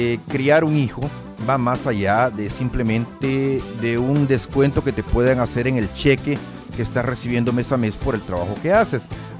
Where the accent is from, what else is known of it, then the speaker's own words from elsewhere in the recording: El Salvador; En mi país, El Salvador